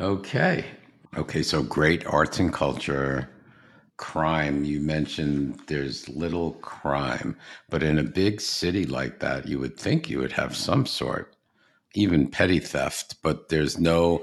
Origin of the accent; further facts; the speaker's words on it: New York, United States; It sounds just like my hometown of New York.